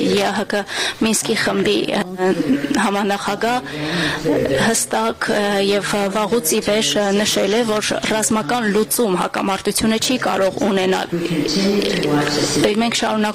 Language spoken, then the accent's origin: Armenian; California, United States; Եվ մենք բոլորս Կալիֆոռնիայից ենք երեքս